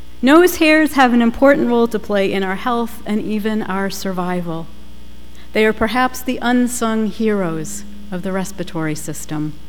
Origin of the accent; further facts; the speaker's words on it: Boston, Massachusetts, United States; accent: Boston; I'm already getting my Boston accent back.